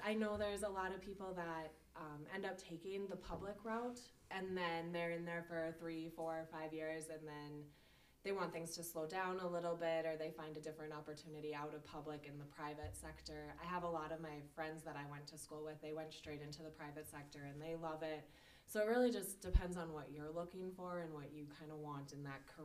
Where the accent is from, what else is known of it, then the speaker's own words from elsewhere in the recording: Minnesota, United States; So I actually grew up in Northwest Minnesota. Very, very small town, less than 800 people. Came to NDSU to pursue accounting.